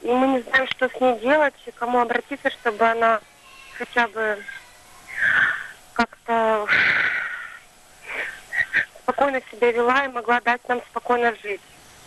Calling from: Yekaterinburg, Sverdlovsk Oblast, Russia; Я звоню из Екатеринбурга.

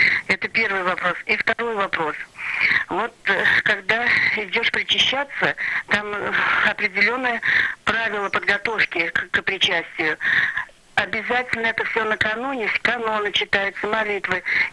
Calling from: Bashkortostan, Russia; Я звоню из Башкирии

